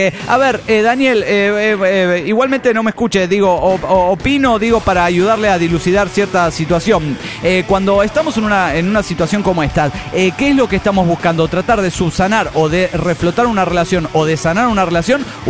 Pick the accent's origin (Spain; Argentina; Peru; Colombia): Colombia; Bogotá; de Bogotá, Locombia.